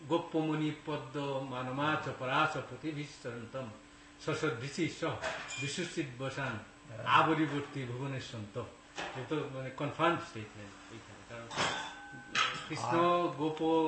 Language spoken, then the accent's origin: Bangla; Mymensingh, Mymensingh Division, Bangladesh; also born or lived in Dhaka; now in Sydney, Australia; আমরা ময়মনসিংহ এর লোক।